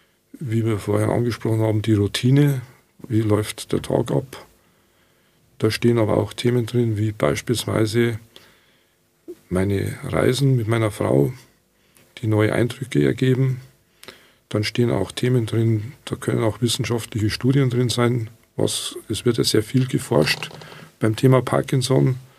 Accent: Munich, Bavaria, Germany; ich komme aus München

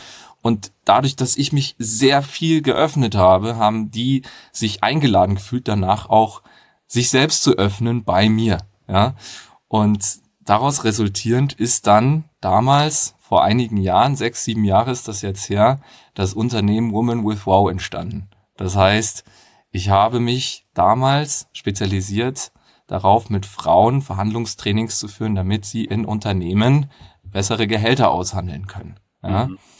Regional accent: Bavaria, Germany; now in Lüneburg, Germany; Ja, ich wohne derzeit in Lüneburg und bin in Bayern aufgewachsen. Das heißt, ihr könnt jetzt auch bayerisch mit euch

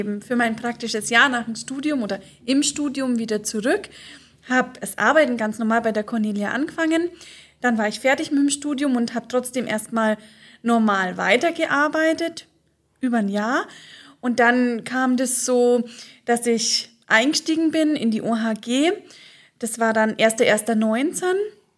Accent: Kirchenlamitz, Bavaria, Germany; Ich komme aus Kirchenlamitz ursprünglich

